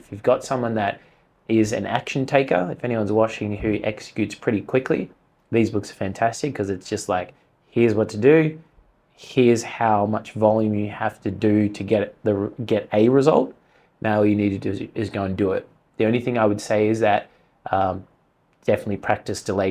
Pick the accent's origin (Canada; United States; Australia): Australia; we're Australian